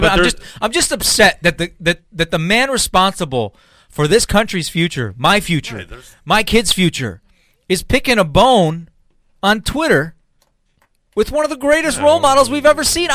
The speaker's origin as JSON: {"language": "English", "region": "Michigan", "country": "United States", "said": "we can say that because we're from Michigan."}